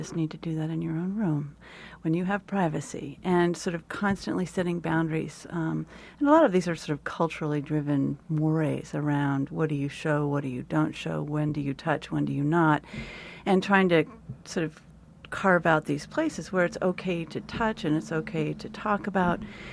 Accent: California, United States; I grew up in California, so there was this sort of free love generation thing going on.

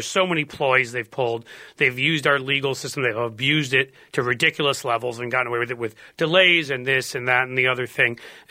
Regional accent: New York, United States; And well, I'm from New York and a Yankees fan, so I can always make fun of the Mets.

